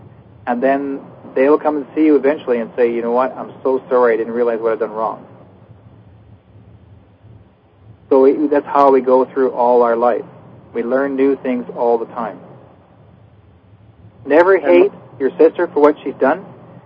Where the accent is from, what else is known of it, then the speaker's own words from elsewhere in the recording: Brandon, Manitoba, Canada; born there; my old stomping grounds of Winnipeg, Manitoba. That's where I was born in Brandon, Manitoba.